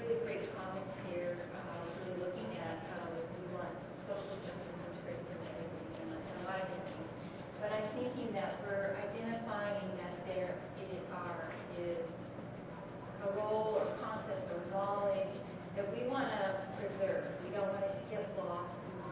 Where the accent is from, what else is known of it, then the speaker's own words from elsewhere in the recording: California, United States; I'm from the San Francisco Bay Area.